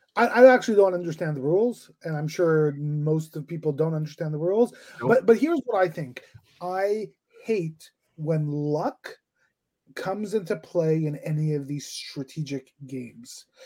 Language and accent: English; Canada; I don't know if I'm even allowed to vote as a Canadian.